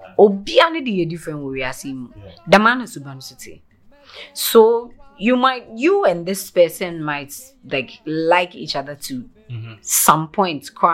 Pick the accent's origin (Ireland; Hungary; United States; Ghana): Ghana; I'm from Ghana. I'm from Ghana.